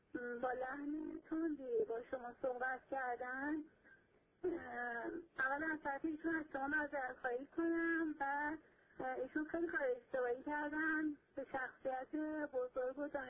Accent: Iraq; Persian is a second language; از عراقم هستم، از عراق جنوب هستم، ولی چون دیگه تحصیل کرده دانشگاه هستم لهجه عربی نمیخوام صحبت کنم بنا به دلایلی.

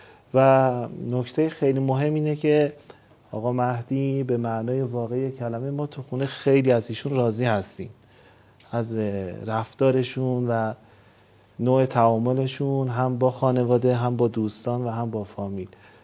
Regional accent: Qom, Iran; ما اهل قم هستیم.

